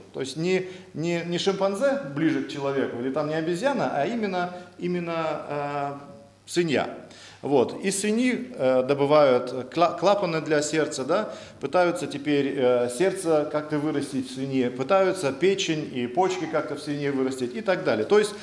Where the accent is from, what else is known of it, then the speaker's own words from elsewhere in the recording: Siberia, Russia; Когда мы были детьми, мы родом сами из Сибири, то было и очень интересно.